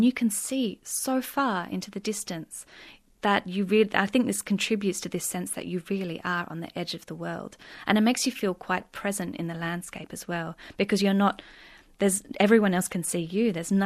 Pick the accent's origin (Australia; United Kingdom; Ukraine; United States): Australia; South Australia; And I grew up in the Adelaide Hills, which in some ways is quite a small community.